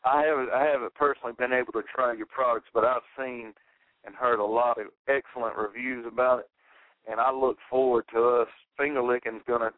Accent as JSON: {"language": "English", "town": "Newberry", "region": "South Carolina", "country": "United States", "said": "I'm from Newberry, and, you know, we're a small 2A school here."}